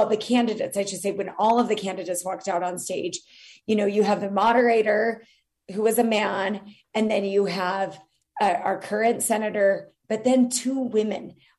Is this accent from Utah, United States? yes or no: yes; Utah, United States; And for the first time in my life, in my home state of Utah, it was like a completely new experience for me.